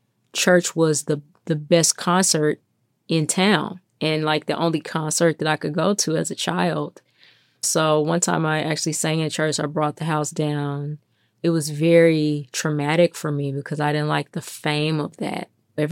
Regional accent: Memphis, Tennessee, United States; I think it was kind of inevitable that I would find my way to music growing up in Memphis.

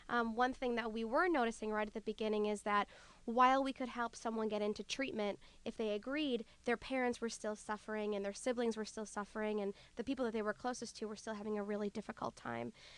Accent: Franklin, United States; I'm from Franklin, where the Safe Coalition is out of, and I had moved away for 6 years, and upon coming back

